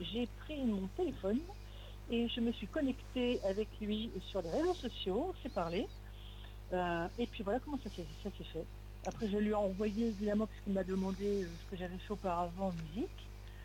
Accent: Vichy, Auvergne-Rhône-Alpes, France; parce que moi je suis originaire de Vichy, centre de la France.

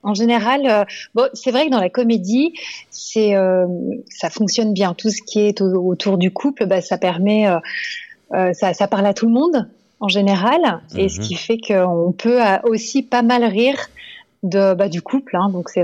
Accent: Nice, Provence-Alpes-Côte d'Azur, France; j'ai eu toute une formation plus dans le sud, parce qu'à la base, je suis niçoise. Donc, j'ai fait vraiment ma formation du côté de Cannes.

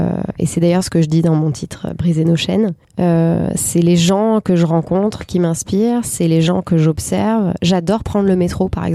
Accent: Marseille, Provence-Alpes-Côte d'Azur, France; also born or lived in Nantes; Je suis un peu de partout d'ailleurs parce que je suis née à Nantes, j'ai grandi à Marseille, ma mère est italienne et actuellement mes parents vivent en Italie. Donc je suis à moitié italienne, à moitié française, à moitié bretonne.

